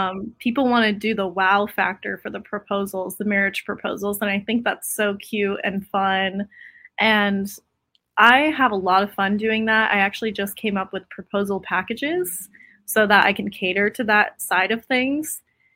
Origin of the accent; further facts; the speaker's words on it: Parkland, Florida, United States; now in Naples, United States; I'm originally from the East Coast of Florida, Parkland, Florida.